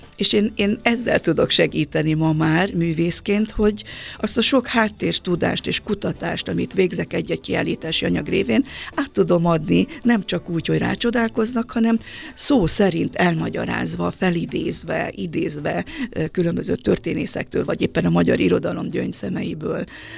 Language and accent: Hungarian; Transylvania, Romania; now in Hungary; Ezt én Erdélyben, a szülőfalumban nem tapasztaltam.